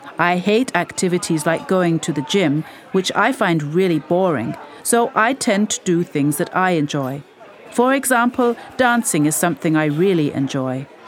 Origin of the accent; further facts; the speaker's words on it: India; And then, I'm Indian, so we do tend to follow Ayurvedic medicine at home.